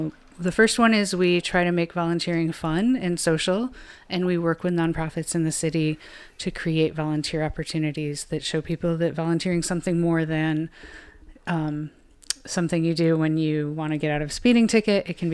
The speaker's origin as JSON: {"language": "English", "region": "East Coast", "country": "United States", "lives_now": "Seattle, United States", "said": "I had lived in Seattle for exactly 1 year. I'm originally from the East Coast"}